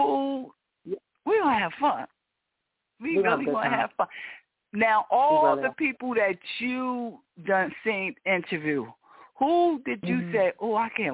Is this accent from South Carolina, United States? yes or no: no; Newark, New Jersey, United States; They named the park after my son and where we from. I'm original from Newark, New Jersey.